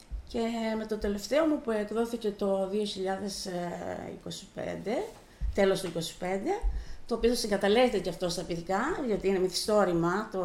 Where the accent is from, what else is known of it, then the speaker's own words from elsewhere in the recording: Ziros, Crete, Greece; δεν το παρουσίασα εδώ μόνο στο χωριό μου στη Ζήρου